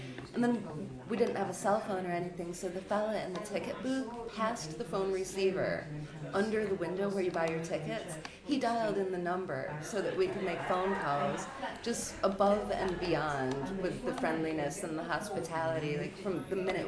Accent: Rochester, New York, United States; Well, we're from Rochester, New York, and we're on vacation in England right now.

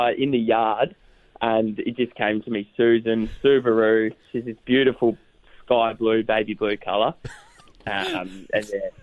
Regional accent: Geelong, Victoria, Australia; 16th of February 2000, and in Geelong, born and raised in Geelong.

